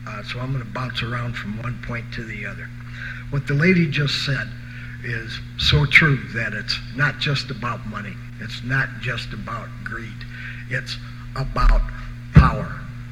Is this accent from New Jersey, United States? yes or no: no; Chicago, Illinois, United States; born there; I was born in Chicago in 52, and I live in Chicago today.